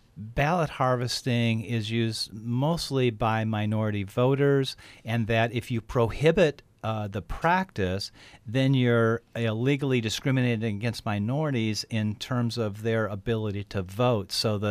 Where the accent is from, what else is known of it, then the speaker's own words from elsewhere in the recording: Detroit, Michigan, United States; I'm from Detroit